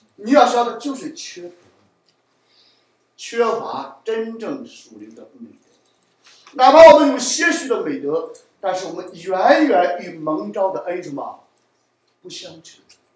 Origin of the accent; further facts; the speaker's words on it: China; 我说我本身就是来自大陆。